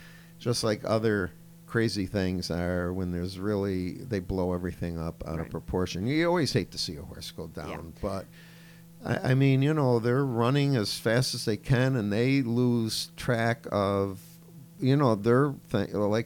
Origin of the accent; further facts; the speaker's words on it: Gloversville, New York, United States; Well, I grew up in the Gloversville-Johnstown area, which I said is about 40 miles west.